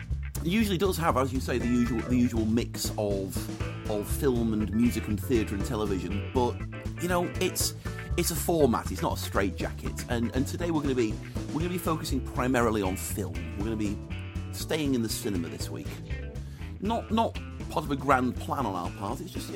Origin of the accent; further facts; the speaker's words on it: England, United Kingdom; I might not be British much longer. I might turn out to be just English